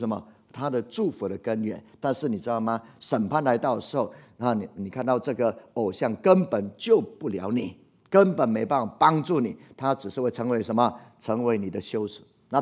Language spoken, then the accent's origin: Chinese; Taiwan; born there; 我们在这台湾居住，我们生在台湾，要爱这片土地，要起来为台湾祷告